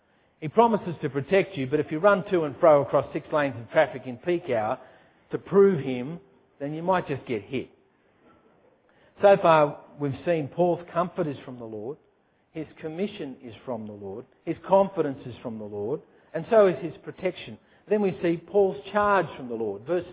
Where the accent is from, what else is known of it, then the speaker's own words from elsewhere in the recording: Tamworth, New South Wales, Australia; I was born and raised in Tamworth, in northern New South Wales, country music capital.